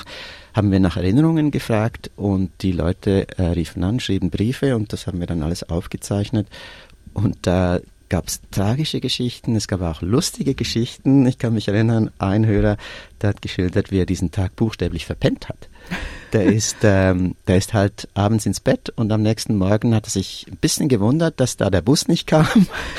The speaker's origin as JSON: {"language": "German", "country": "Switzerland", "first_language": "Swiss German", "second_language": "German", "said": "Meine Herzenssprache ist mein Schweizer Dialekt"}